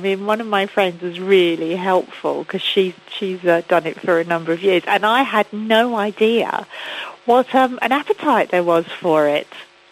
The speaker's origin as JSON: {"language": "English", "town": "Broadstairs", "region": "South East England", "country": "United Kingdom", "tie": "born or raised there", "said": "because it's set in my hometown of Broadstairs. It's set locally."}